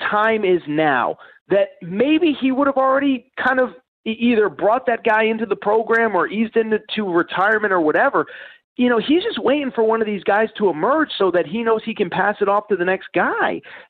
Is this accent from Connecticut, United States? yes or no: yes; Connecticut, United States; You know, I grew up in Connecticut. I grew up on Jim Calhoun's UConn Huskies.